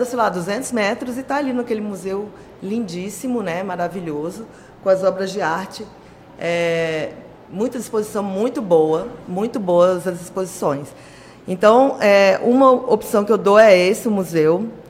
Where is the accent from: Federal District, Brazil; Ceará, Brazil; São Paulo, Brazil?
Federal District, Brazil; Brasília; born there; Eu nasci em Brasília, sou apaixonada por esse lugar